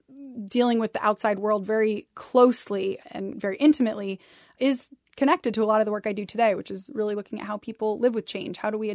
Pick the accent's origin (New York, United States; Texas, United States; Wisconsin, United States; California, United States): New York, United States; Ithaca; that house became the home that I grew up in Ithaca.